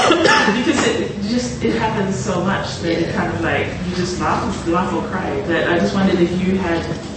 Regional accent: New Zealand; born there; oh, I was born here, but you weren't here.

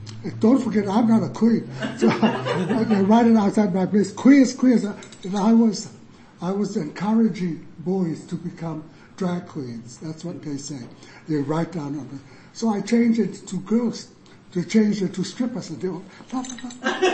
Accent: Samoa; now in Australia; Well, I came from Samoa, and I didn't open anything. I worked at a tram in those days. This is during the 50s, you know.

